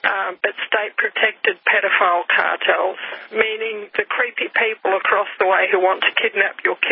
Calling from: Australia; I'm calling from Australia. I live in country, but it's probably just after 12:30 at night.

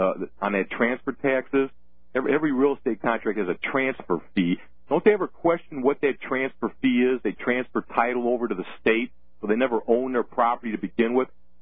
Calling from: Illinois, United States; Oh, Illinois, Alex.

